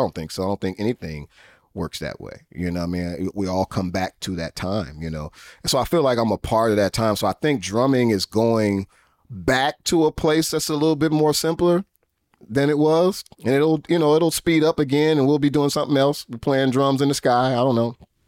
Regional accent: Chicago, Illinois, United States; now in Los Angeles, United States; And so I know that I have influence here in L.A., but man, I'm from Chicago.

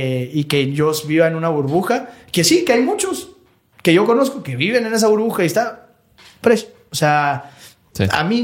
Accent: Guatemala; todos somos chapines, y creo que eso es lo que debería de ser prioridad.

